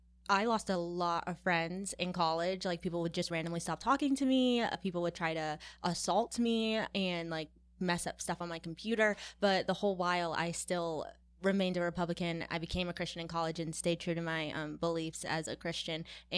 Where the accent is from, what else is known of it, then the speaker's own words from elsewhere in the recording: Cary, North Carolina, United States; now in Apex, United States; I'm actually from Cary, but I live in Apex now. So I went to Cary High School.